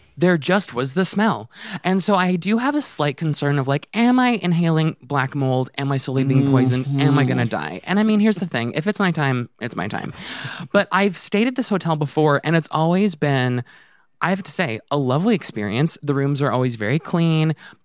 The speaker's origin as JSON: {"language": "English", "town": "Vancouver", "region": "British Columbia", "country": "Canada", "also_born_or_lived": "Toronto, Canada", "said": "I come from Vancouver, Canada, which is like, it's kind of not fair because it's an unusually clean city. And as someone who's like lived in dirty cities, I spent 10 years in Toronto"}